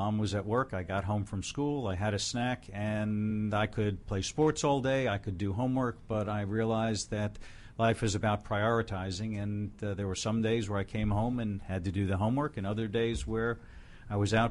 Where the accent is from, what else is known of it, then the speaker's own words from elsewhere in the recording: New York City, New York, United States; Growing up in New York City, I'd walk around with a camera and take pictures of old tenement buildings.